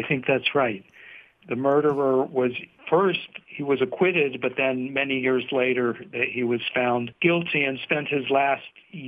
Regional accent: Cincinnati, Ohio, United States; I know personally, I grew up in Cincinnati

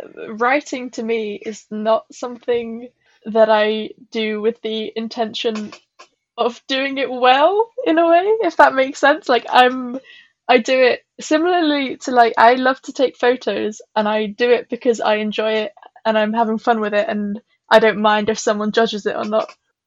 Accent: England, United Kingdom; now in London, United Kingdom; Yes, I am from the middle of England, but I live in London now, where I study fashion.

